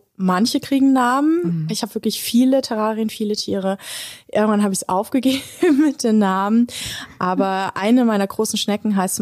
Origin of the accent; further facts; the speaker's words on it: Frankfurt, Hesse, Germany; jetzt gibt's relativ wenige Elefanten in Frankfurt, wo ich aufgewachsen bin.